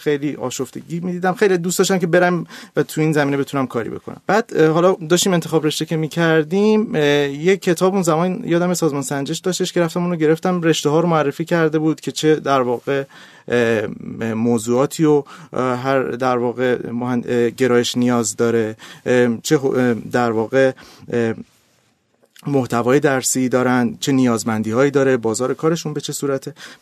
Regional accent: Tehran, Tehran Province, Iran; من متولد سال 68 از تهران هستم.

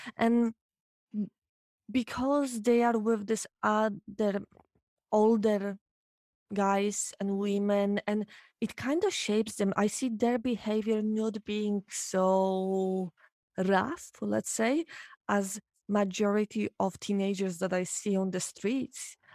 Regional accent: Poland; English is a second language; because I was raised in Poland

